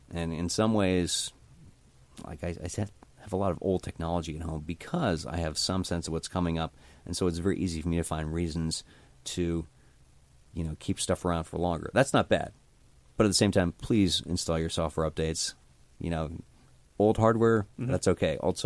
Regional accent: New Jersey, United States; I mean, I grew up in New Jersey, so I saw it firsthand.

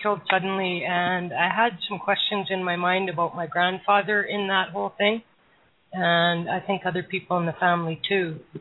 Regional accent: Canada; I'm a she, and I'm from Canada.

